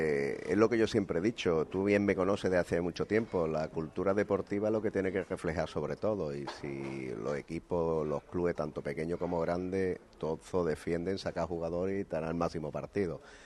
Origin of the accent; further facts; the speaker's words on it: Málaga, Andalusia, Spain; Mi ciudad para mí, siempre la llevo de por bandera. Y yo soy malagueño, malaguista y boquerón.